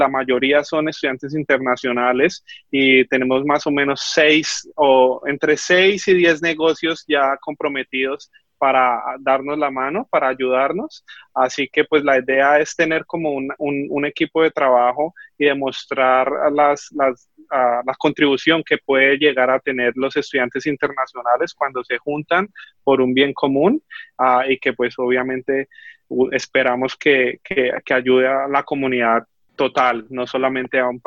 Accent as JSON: {"language": "Spanish", "country": "Colombia", "said": "yo como soy colombiano y he estado siempre envuelto con la comunidad latina"}